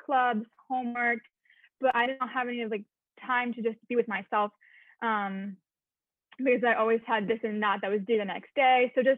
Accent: Massachusetts, United States; because I'm originally from Massachusetts.

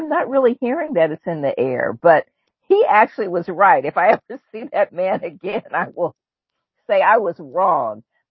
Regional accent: Indianapolis, Indiana, United States; Like, I grew up in Indianapolis. I remember there was, you know, Indianapolis had 12 cases.

